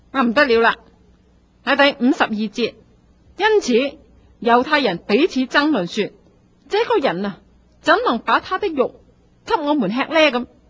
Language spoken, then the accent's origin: Cantonese; Guangdong, China; 就好像我们广东人讲句说话